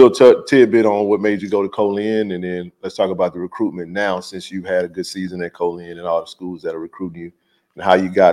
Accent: Jackson, Mississippi, United States; My first HBCU game was Alcorn, too, even though I became a JSU Tiger. So Jackson, my hometown, I went to go see Steve McNair.

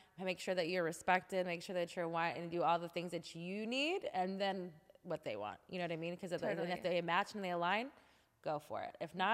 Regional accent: Texas, United States; we're blunt, straight to the point, you know, I mean, me as a Texan.

